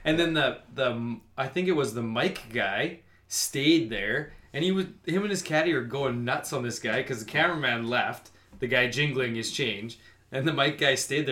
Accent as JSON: {"language": "English", "country": "Canada", "said": "and I apologize to the Canadian Open, being Canadian and all"}